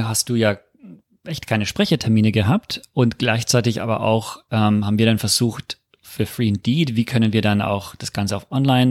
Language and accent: German; United States; Also ich bin Amerikaner